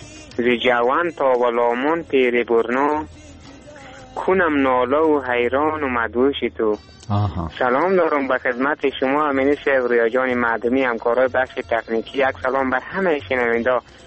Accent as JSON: {"language": "Persian", "region": "Badghis", "country": "Afghanistan", "tie": "born or raised there", "said": "از زادگاه ما همی بادغیس هست دیگه زیاد دیگه، البته همه ما افغانستان هست بعدم که دوست داریم، ما هم افغانیم. بازم دیگه ای سرزمین زادگاه ما هست که میگه تولد شدیم، میگه تمام شدیم، بزرگ شدیم"}